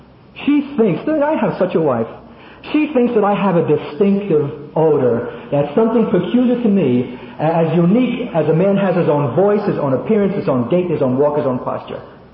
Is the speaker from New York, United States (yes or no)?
yes; Brooklyn, New York, United States; I'm the kid from Brooklyn who grew up in the streets.